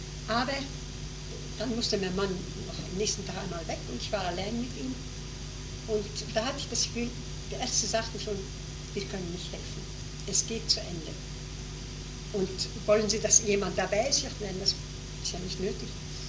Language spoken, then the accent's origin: German; Tallinn, Harju County, Estonia; Und jetzt in diesem Jahr bin ich wieder eingeladen in meine Heimat nach Reval, habe da auch sehr gute Freunde.